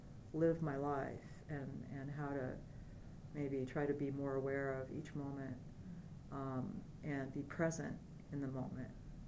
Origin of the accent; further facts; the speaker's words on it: Nebraska, United States; Also, growing up in Nebraska with the threat of tornadoes